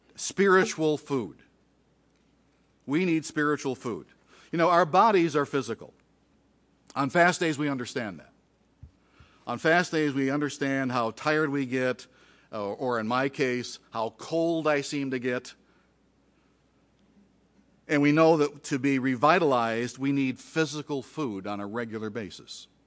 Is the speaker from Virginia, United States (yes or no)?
no; Detroit, Michigan, United States; even though I was raised, born and bred in Detroit, I almost kind of like a, I don't know, a bumpkin.